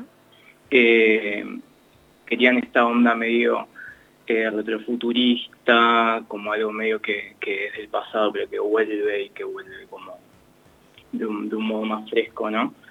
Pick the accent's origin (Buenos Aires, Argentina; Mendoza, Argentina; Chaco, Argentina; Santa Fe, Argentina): Buenos Aires, Argentina; Gorina; now in La Plata, Argentina; Soy de Gorina, en realidad, de Bonet. Uh-huh. Y ahora vivo en La Plata Centro.